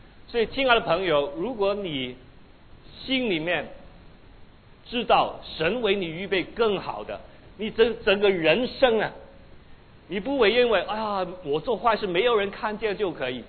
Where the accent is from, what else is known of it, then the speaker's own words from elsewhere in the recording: China; 通常我们中国人就觉得后悔改过